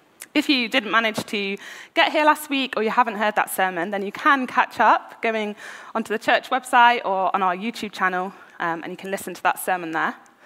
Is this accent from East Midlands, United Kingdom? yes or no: yes; Nottingham, East Midlands, United Kingdom; also born or lived in Worcester; now in Leicester, United Kingdom; I grew up in Nottingham, and my parents still live there in the house where I was a child.